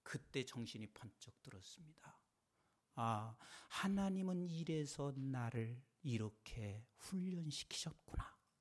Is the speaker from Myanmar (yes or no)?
no; South Korea; 나는 한국 사람이고 다시 한국으로 돌아가야 합니다.